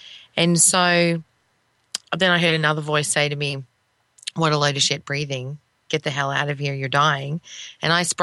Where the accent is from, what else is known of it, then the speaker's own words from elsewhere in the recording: Australia; born there; I was born in Australia.